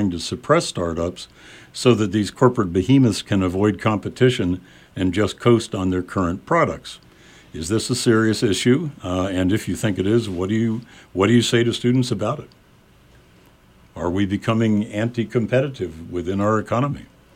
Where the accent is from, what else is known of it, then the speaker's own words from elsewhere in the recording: United States; That was an important moment, in a way, for me as an American.